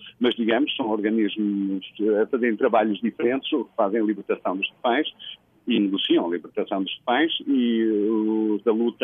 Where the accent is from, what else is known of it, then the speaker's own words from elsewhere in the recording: Portugal; eu sou português